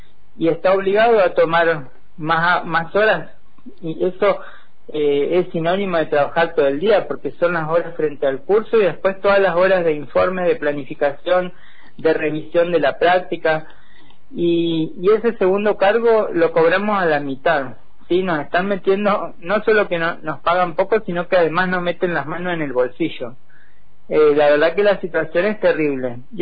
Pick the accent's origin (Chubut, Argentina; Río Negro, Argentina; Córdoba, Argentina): Río Negro, Argentina; Cinco Saltos; Yo vengo de Cinco Saltos, de nuestra seccional Cinco Saltos y Zona Intermedia